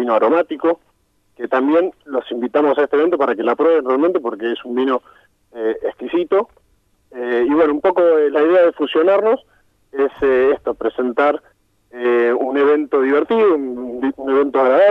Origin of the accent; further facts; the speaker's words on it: Buenos Aires, Argentina; born there; now in San Rafael, Argentina; Yo soy nacido en Buenos Aires, uh-huh. Pero vivo hace 26 años acá en San Rafael.